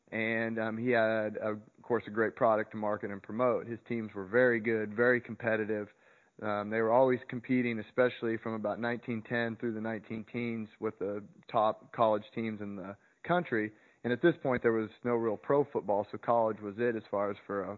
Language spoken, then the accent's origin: English; Oklahoma, United States; I grew up out here in Oklahoma, and my family moved out here when I was just a little kid.